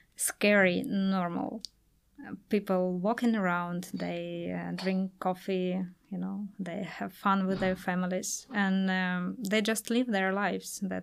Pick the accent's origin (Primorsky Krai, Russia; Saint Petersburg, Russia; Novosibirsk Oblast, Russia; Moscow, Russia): Novosibirsk Oblast, Russia; Novosibirsk; English is a second language; I'm from Novosibirsk, which is south part of Siberia. We call it capital of Siberia. All the trees are taiga.